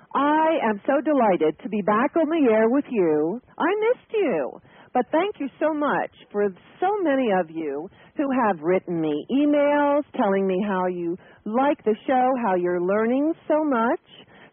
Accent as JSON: {"language": "English", "town": "New York City", "region": "New York", "country": "United States", "said": "I had prepared to go in December back to New York City. I'm from that area. I'm from the East Coast, and I haven't been to New York for a while"}